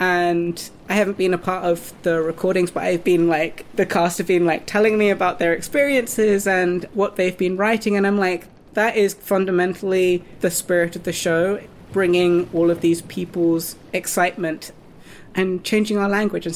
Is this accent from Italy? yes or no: no; United Kingdom; I've been commissioned quite a few times to only talk about being a British, mixed-race, white and Japanese person who is non-binary, who is neurodiverse